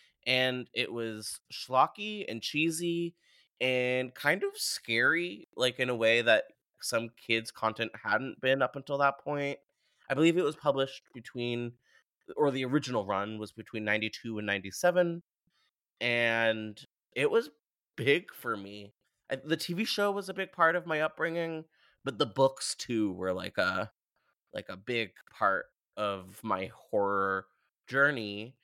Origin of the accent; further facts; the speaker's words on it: Canada; as a Canadian millennial